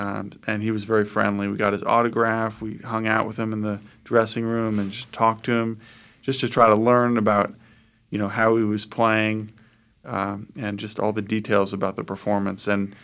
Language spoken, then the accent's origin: English; Washington, District of Columbia, United States; we grew up in Washington, D.C., and we were lucky enough to have parents who knew that we were interested in jazz.